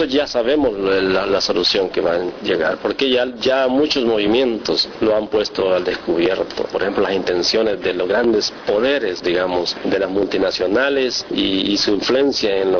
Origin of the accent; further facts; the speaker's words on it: El Salvador; deslaves en mi país, en El Salvador.